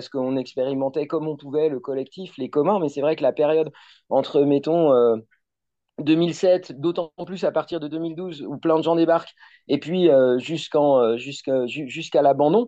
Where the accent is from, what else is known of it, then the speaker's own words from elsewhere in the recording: eastern France, France; now in Loire-Atlantique, France; Moi, je suis même pas de Loire, enfin, je suis pas de Notre-Dame-des-Landes et je suis même pas de Loire-Atlantique. Je viens de l'Est de la France